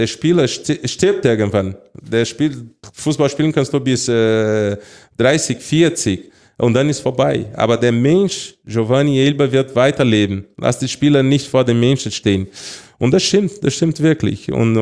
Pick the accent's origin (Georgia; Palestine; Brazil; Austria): Brazil; also born or lived in Munich, Germany; Also klar, Brasilien, ich bin aufgewachsen in Brasilien geboren, aber die Zeit, dass ich hier in Deutschland gelebt habe und sogar in München, das 6 Jahre war, es war sehr schön.